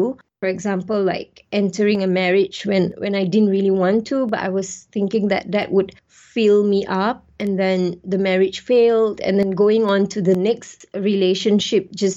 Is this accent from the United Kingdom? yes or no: no; Singapore; also born or lived in Malaysia / Australia; So it's kind of like mixed background for me because I'm half Indian, half Malay, and then mix. It's like a very mixed breed in Singapore.